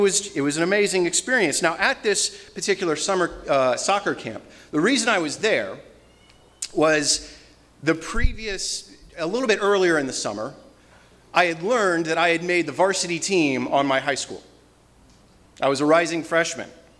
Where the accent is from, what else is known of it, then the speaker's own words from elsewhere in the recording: Florida, United States; And I was raised in Florida.